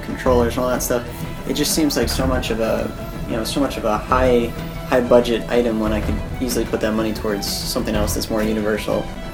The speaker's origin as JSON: {"language": "English", "region": "New Jersey", "country": "United States", "said": "So, you know, I'm from New Jersey, he's from PA"}